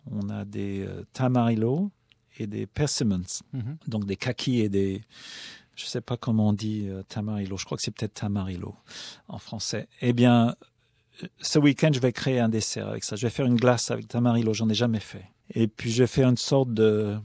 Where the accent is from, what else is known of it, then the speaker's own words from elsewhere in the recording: France; Quand on est français, ça fait partie de notre savoir-faire, de notre savoir-vivre.